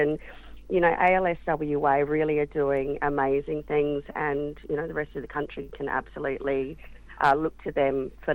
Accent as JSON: {"language": "English", "region": "South Australia", "country": "Australia", "said": "if I was ever going to leave my home country in South Australia, I would like to come up here."}